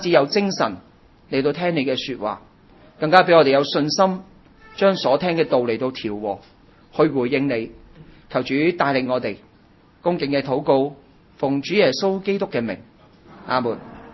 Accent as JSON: {"language": "Chinese", "country": "Hong Kong", "said": "有人说我们是香港人，不过我们个个都有第二个乡下的，我的乡下呢就在浙江"}